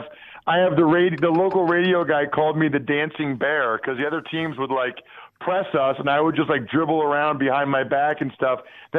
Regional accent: Wyomissing, Pennsylvania, United States; for 7 years, I was NFL player from Wyomissing. Like, we graduated 130 kids in our grade.

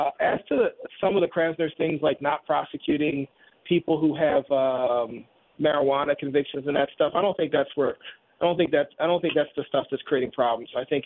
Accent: Philadelphia, Pennsylvania, United States; the biggest thing that's challenging for me with the impeachment is that I'm a Philadelphian

